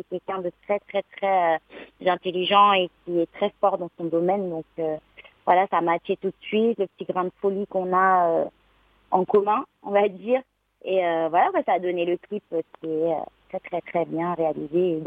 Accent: Réunion, France; de là où je viens de La Réunion, j'ai fait mon petit chemin

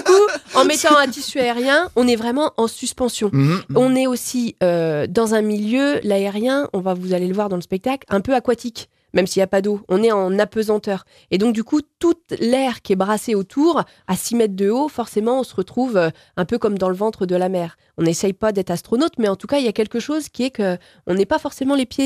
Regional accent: Fontenay-le-Comte, Pays de la Loire, France; oui, voilà, c'est parce qu'on est de Fontenay-le-Comte

